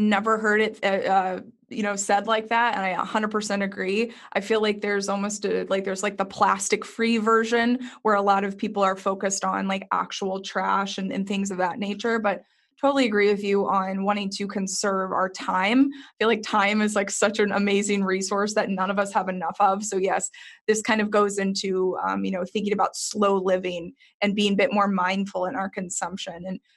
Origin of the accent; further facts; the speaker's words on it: Texas, United States; like I said, I grew up in Texas and same thing.